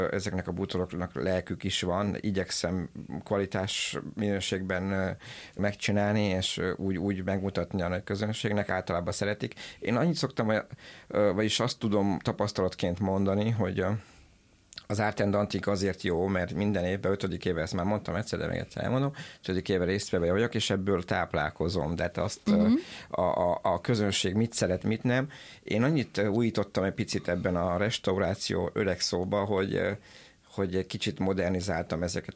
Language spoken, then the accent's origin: Hungarian; Miercurea Ciuc, Harghita, Romania; mivel én erdélyi származású vagyok, csíkszeredai.